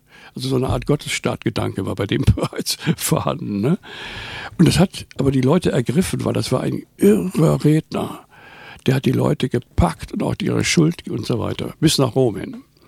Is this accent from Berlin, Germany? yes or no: no; North Rhine-Westphalia, Germany; Dann habe ich in der Kinderseite bei uns im Ruhrpott war ich, ne?